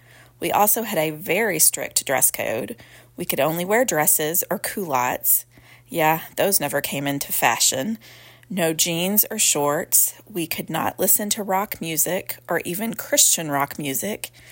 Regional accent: Texas, United States; From grades 7 to 12, I went to a small private school at my hometown in Texas.

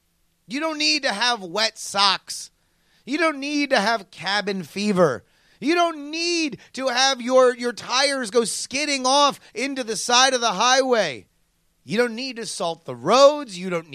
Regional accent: Florida, United States; also born or lived in Texas / San Diego; I was born in Texas, moved to South California, San Diego to be specific, and then raised the majority of my life in Florida.

